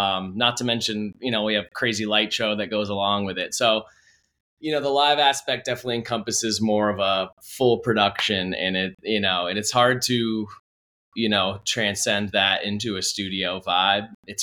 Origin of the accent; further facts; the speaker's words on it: New Hampshire, United States; moved away as an adult; now in Maryland, United States; I'm from New Hampshire originally, and came in a few years down the road, in 2015. But yeah, I immediately dropped everything and moved down here. I'm in Maryland now